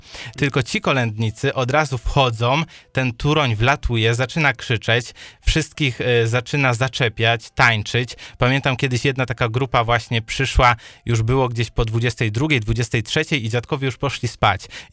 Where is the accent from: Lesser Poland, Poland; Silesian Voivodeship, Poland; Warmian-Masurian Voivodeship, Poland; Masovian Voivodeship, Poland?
Silesian Voivodeship, Poland; born there; moi rodzice urodzili się w górach i później przeprowadzili się na Śląsk, ja już urodziłem się na Śląsku